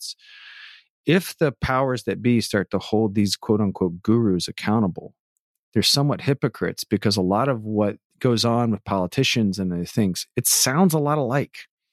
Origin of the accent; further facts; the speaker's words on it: United States; how America, and I'm American, so, and I'm believe in capitalism, and I'm American, probably to a fault, according to my wife.